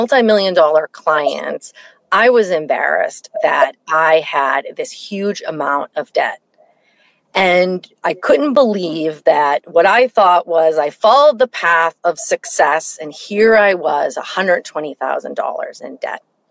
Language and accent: English; Boston, Massachusetts, United States; also born or lived in New Jersey; So I grew up in Boston. And so, as I mentioned, the youngest of four kids. And so my mom needed to leave my dad. I was about 2 years old. And we moved from New Jersey